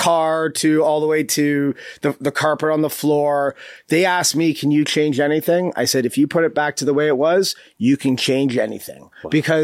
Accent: Canada; I got a little bit of a Canadian edge, a little bit of an East Coast edge

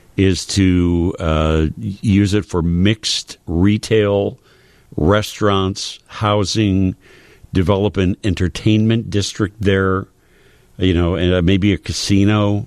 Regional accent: Indiana, United States; and you can probably relate to this, Shwani, growing up in Northwest Indiana, when they opened up that Sears at River Oaks.

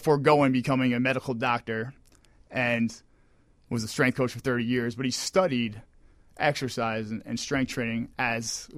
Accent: New York, United States; accent: New York; I'm from New York, if you can't tell from my accent.

